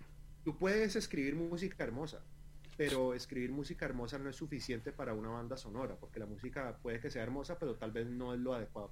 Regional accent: Colombia; yo en Colombia, yo soy colombiano, como tú habías mencionado, yo en Colombia estudié, pues en mi época universitaria, yo estudié composición orquestal en la Universidad de los Andes en Bogotá

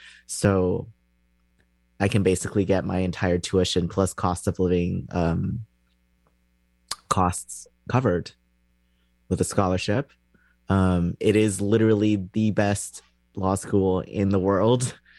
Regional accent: Canada; I'm Canadian.

